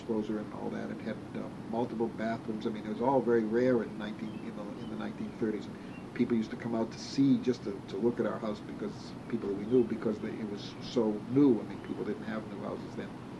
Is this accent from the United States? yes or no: yes; Boston, Massachusetts, United States; I grew up in part of my life, I grew up in the Dorchester section of Boston, and there were always frictions between Jews and Irish at that time.